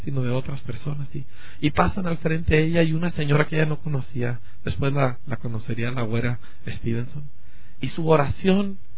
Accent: Mexico; algunos de los hombres que han hecho algún impacto en mi país, en México

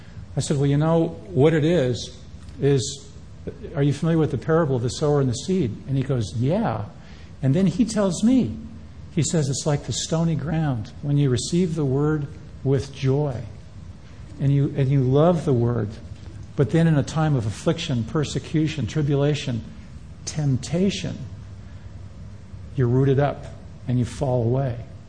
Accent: Connecticut, United States; I was brought up on the East Coast. I was from Connecticut.

